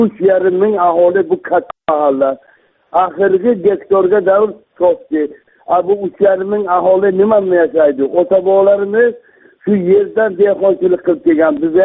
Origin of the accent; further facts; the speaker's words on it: Urgut, Samarqand Region, Uzbekistan; Men Samarqand viloyati Urgut tumani Andak mahallasida tug'ilib o'sganman. Yoshim 75 yoshga.